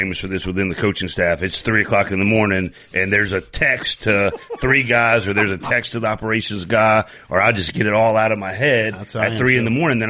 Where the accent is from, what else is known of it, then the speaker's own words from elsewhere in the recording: Decatur, Georgia, United States; So, well, I'm born and raised in Decatur, Georgia, Atlanta, Georgia, went to high school in Conyers.